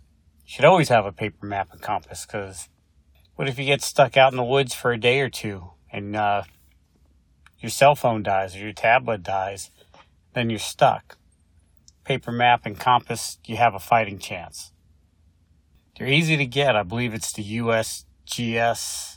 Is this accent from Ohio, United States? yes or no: yes; Ohio, United States; Because I grew up in Ohio, where everything was just like one elevation.